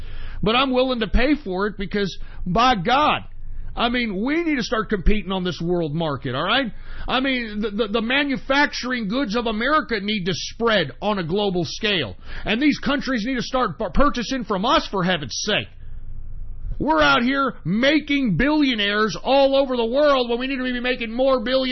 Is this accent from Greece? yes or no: no; Mexico; I'm from Mexico. Viva la Mexico.